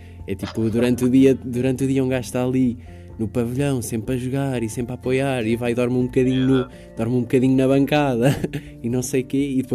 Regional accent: Pinhel, Guarda, Portugal; E até mesmo eu, que sou aqui de perto, que eu sou de Pinhel

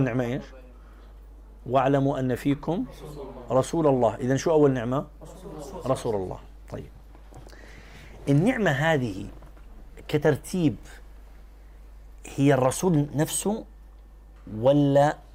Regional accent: Jordan; أنتم عارفين النهار في الشتاء بيكون قصير عندنا في بلاد الشام أو في الشرق الأوسط عموما

